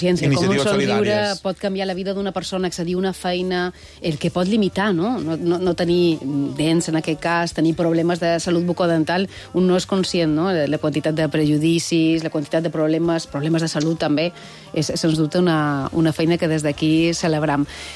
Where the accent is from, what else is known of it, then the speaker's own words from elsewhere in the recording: Madrid, Community of Madrid, Spain; Catalan is a second language; jo recordo la meva infantesa a Madrid i era si le, no le. Si le tengo, no le tengo.